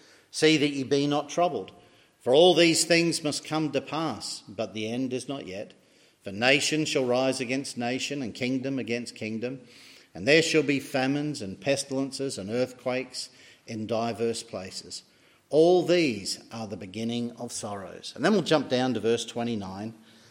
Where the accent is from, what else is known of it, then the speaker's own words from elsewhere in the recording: Perth, Western Australia, Australia; also born or lived in Fremantle; I wasn't born in Larne. I wasn't born up the road in Randallstown either. I was born in Western Australia. I was born in the city of Fremantle, raised in the city of Perth. And I had a very good upbringing.